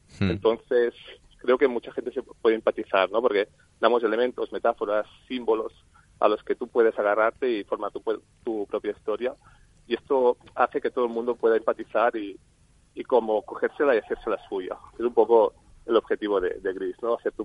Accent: Barcelona, Catalonia, Spain; somos de Barcelona nosotros

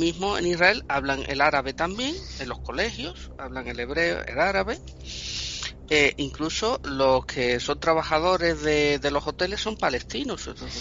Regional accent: Spain

